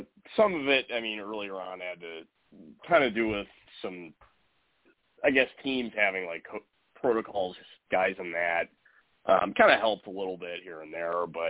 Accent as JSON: {"language": "English", "town": "Cleveland", "region": "Ohio", "country": "United States", "said": "personally, I'm a Sexton guy, and that's just because I'm from Cleveland."}